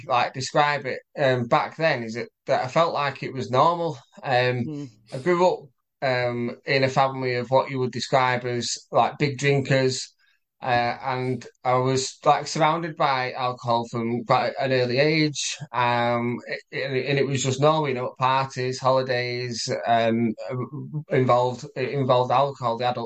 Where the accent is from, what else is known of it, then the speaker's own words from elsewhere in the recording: Manchester, North West England, United Kingdom; I'm from Manchester.